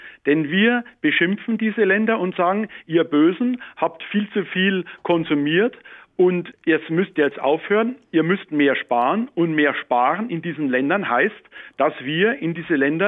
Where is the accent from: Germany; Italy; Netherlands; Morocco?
Germany; Bavaria; Grüß Gott, in meine alte Heimat nach Bayern.